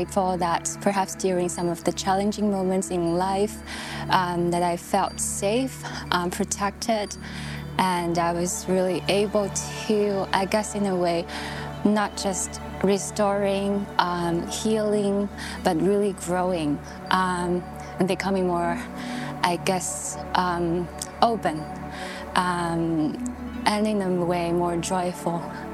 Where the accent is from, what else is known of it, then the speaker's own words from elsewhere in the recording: Nanjing, Jiangsu, China; also born or lived in United States; now in Hong Kong; I'm from Nanjing, China. I first came to Hong Kong since 2012. That was after I finished my undergraduate studies in the States.